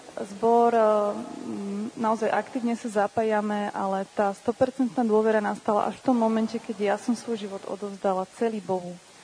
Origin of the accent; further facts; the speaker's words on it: Žilina, Žilina Region, Slovakia; ja som zo Žiliny